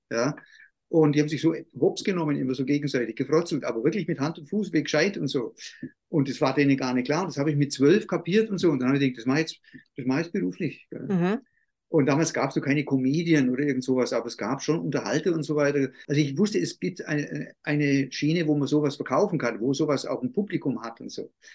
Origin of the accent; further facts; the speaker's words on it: Bavaria, Germany; accent: Swabian-Bavarian; first language Swabian-Bavarian dialect; Und es ist ja meine Muttersprache. Und das verliert man dann eigentlich nicht mehr. Man denkt auch im Dialekt. Ja, das kann ich echt sagen, es ist wirklich ein Denkmuster, was da sich auftut. Wenn man im Schwäbisch-Bayerisch denkt, da sieht man die Sachen viel komischer.